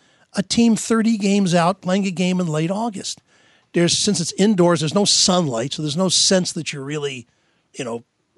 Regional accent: New York, United States; Well, I'm from New York.

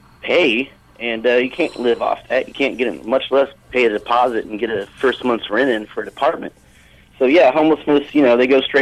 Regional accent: Tulsa, Oklahoma, United States; I'm from Tulsa, Oklahoma.

